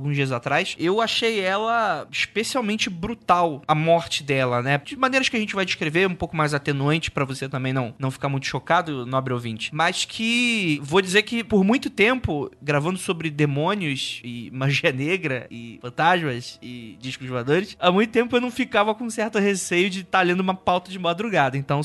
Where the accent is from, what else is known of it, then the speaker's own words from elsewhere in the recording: Rio de Janeiro, Brazil; Eu vim do Rio de Janeiro